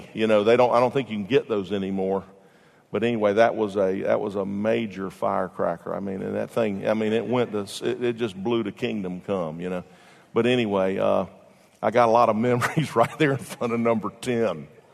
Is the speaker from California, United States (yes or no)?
no; Jacksonville, Florida, United States; Redheaded kid growing up on Barnes Road in Jacksonville, Florida at the Willowick Apartments. Number 10.